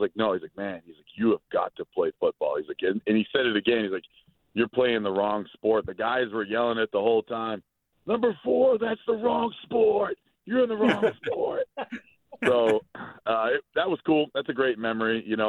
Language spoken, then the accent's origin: English; Maine, United States; a lot of people think, oh, I'm just from Maine. Like nobody knows where I'm at.